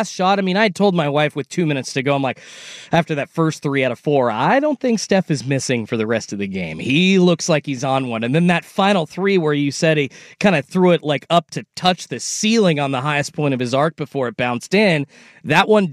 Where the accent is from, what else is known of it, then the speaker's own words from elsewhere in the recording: United States; As an American, that irks me.